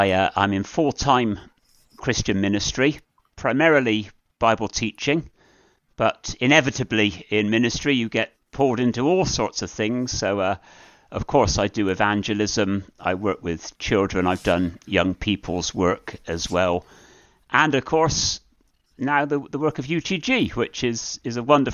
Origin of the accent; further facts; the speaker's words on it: Bristol, South West England, United Kingdom; I was brought up in Bristol, and I've lived in that city for most of my life.